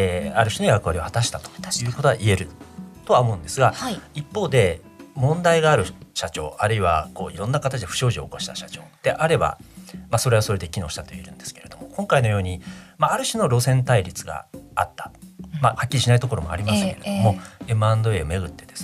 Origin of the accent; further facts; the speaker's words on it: Hyogo, Japan; 私、まあ、地元兵庫県ということもあってですね